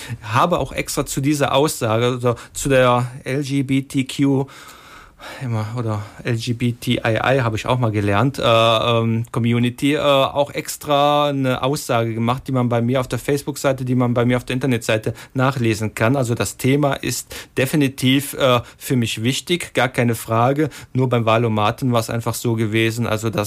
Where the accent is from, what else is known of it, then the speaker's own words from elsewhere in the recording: Aachen, North Rhine-Westphalia, Germany; now in Cologne, Germany; Ich komme aus Aachen, wie ich schon gesagt habe, deswegen die Alemannia, mit der bin ich groß geworden.